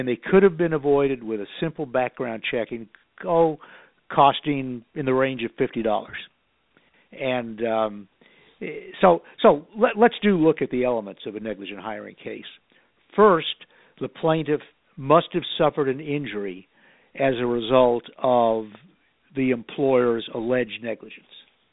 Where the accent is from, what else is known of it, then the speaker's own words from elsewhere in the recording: Connecticut, United States; He was from Connecticut. I was from Connecticut.